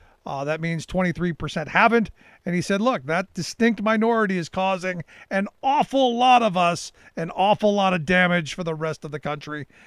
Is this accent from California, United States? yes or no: no; Cleveland, Ohio, United States; And now we're my hometown of Cleveland right now.